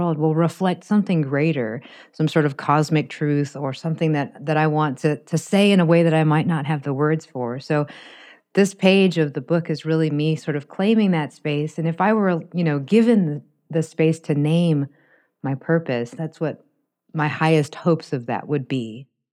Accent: Houston, Texas, United States; also born or lived in Bangkok, Thailand; now in Arkansas, United States; I was born in Bangkok and raised in Houston in a concrete jungle. And before moving to Arkansas, I was scared of the dark.

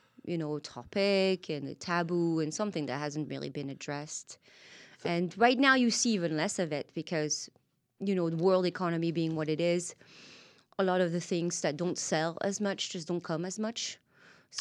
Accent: Le Havre, Normandy, France; I grew up in Le Havre. And this is the second biggest port of France. It's in Normandy, or Normandy, and, as people know it.

